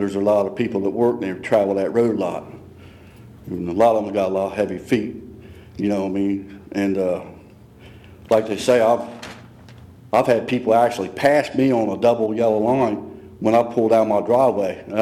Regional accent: Love Creek, Delaware, United States; I was raised up around Love Creek

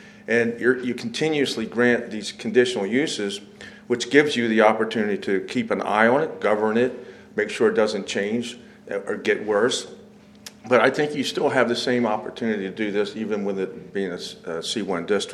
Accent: Rehoboth Beach, Delaware, United States; I'm born and raised in Sussex County in the Rehoboth Beach, Delaware area.

